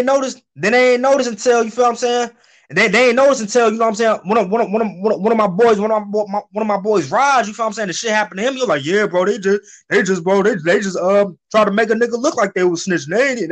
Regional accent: Chicago, Illinois, United States; also born or lived in New York; So I stayed in New York for about 6 years, but I'm from Chicago too, but I'm originally from Chicago.

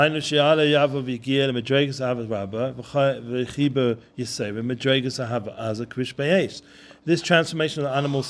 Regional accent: United States; I'm also American. I don't like really eating meat.

